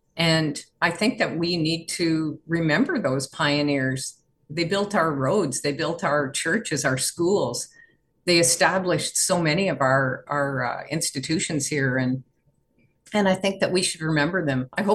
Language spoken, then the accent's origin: English; Ontario, Canada; Well, I guess because I grew up in Lanark County and I was very fortunate.